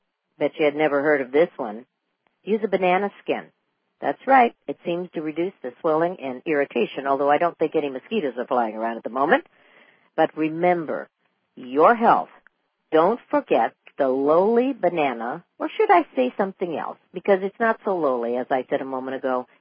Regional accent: Pacific Northwest, United States; In fact, most of the time, we'll tell people when we're from the Pacific Northwest that you don't grow old in the Pacific Northwest, you rust.

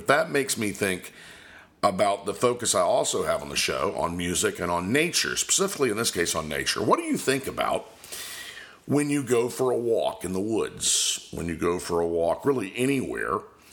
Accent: Florida, United States; Now, I'm originally from Polk County, Florida

